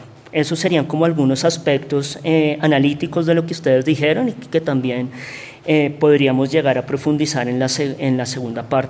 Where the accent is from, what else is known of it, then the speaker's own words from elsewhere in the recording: Colombia; como colombiano, tenemos mucha experiencia en estudiar cómo las lógicas de violencia política